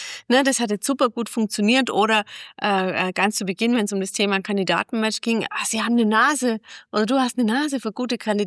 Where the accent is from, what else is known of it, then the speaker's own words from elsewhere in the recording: Ravensburg, Baden-Württemberg, Germany; born there; bin 44 Jahre alt und bin gebürtige Ravensbürgerin